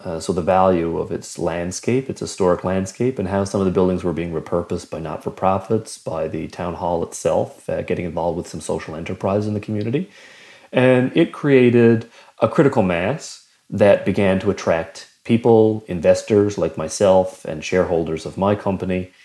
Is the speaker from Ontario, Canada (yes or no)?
no; Bonavista, Newfoundland and Labrador, Canada; Moving back to my hometown, I always planned on it. And I always felt that Bonavista had quite a bit of potential. But while I was growing up there, especially junior high school years